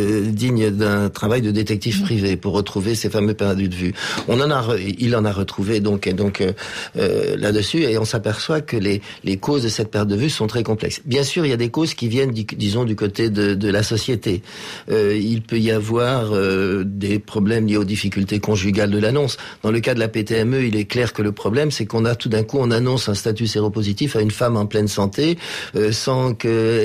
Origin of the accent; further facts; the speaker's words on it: Niger; donc par exemple chez nous au Niger, on n'a pas de structure qui récupère vraiment ces perdus de vue.